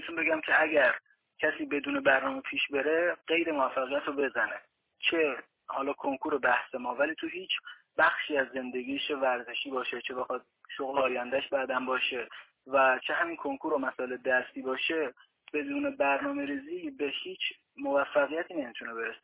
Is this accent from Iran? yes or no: yes; Gorgan, Golestan, Iran; توی شهر خودمون که گرگانه ما یه مشاور داشتم